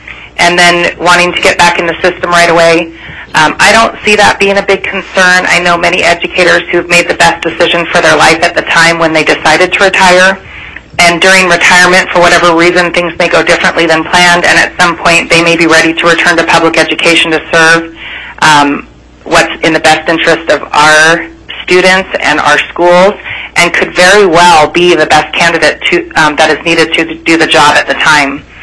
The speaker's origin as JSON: {"language": "English", "town": "Kodiak", "region": "Alaska", "country": "United States", "tie": "born or raised there", "said": "I myself am from Alaska, born and raised in Kodiak."}